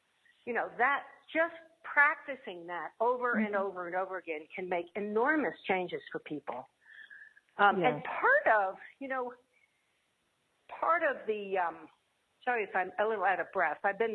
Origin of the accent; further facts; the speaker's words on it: East Coast, United States; But still, you know, I'm an American, I'm from the East Coast.